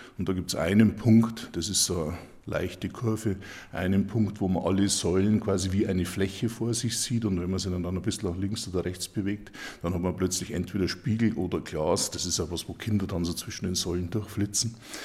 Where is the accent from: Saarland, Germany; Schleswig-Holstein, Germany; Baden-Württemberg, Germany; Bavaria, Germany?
Bavaria, Germany; Regensburg; ich habe da das große Glück, dass ich fast ein Eingeborener bin. Ich bin in Regensburg, in der Hauptstadt der Oberpfalz, aufgewachsen.